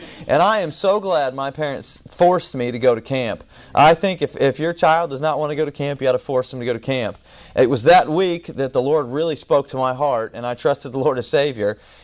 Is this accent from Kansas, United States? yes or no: yes; Kansas, United States; I understand you got some flag controversies down here, but I'm from Kansas.